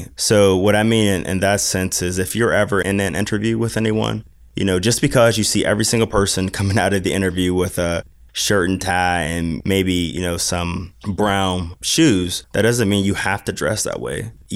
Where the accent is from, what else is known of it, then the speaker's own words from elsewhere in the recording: Garfield, United States; My connection to Garfield is I was born and raised in Garfield. I grew up on Mossville Street.